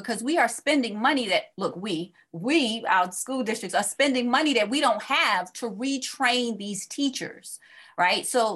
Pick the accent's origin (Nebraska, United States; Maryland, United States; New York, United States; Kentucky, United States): Maryland, United States; Baltimore; You know, I'm from Baltimore City.